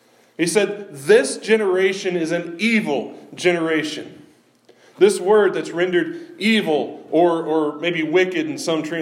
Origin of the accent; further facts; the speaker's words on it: Missouri, United States; I'm from Missouri, the show me state.